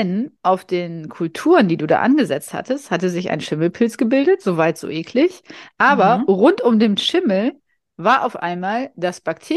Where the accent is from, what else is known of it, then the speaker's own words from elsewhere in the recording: Germany; so als Deutsche